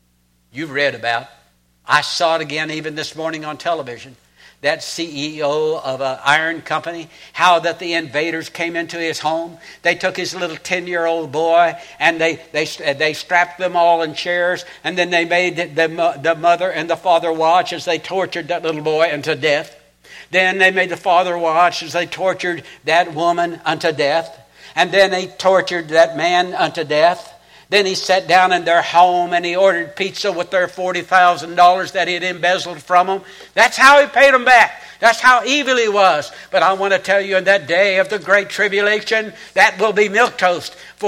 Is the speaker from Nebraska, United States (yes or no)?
no; Oklahoma, United States; I'm from Oklahoma. I hate that wind.